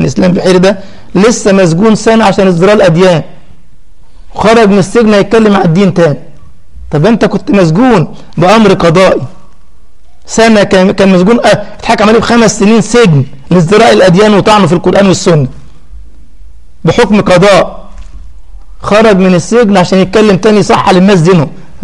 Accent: Egypt; والمجرم الثاني أبو حملات عندنا في مصر إبراهيم عيسى يسخر من آيات القرآن

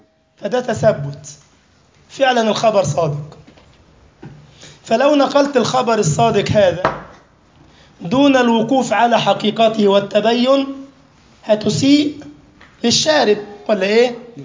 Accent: Egypt; الأخت دي لاجئة سورية عندنا في مصر

